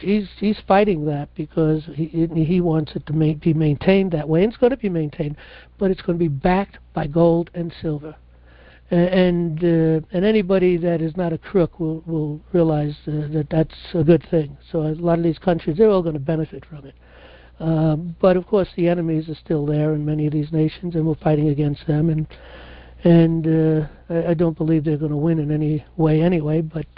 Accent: New York, United States; if you go to the Bronx, I was born and raised in the Bronx

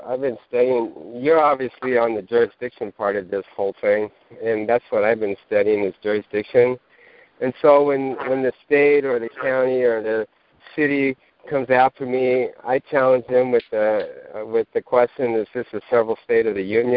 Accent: Oregon, United States; because I'm from Oregon, so Oregon became a union state in 1859.

